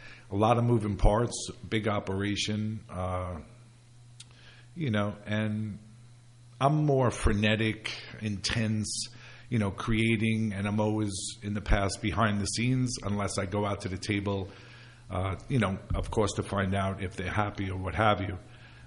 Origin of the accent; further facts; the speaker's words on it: Staten Island, New York, United States; You know, I grew up in Staten Island, and we would drive into Brooklyn every Sunday for dinner.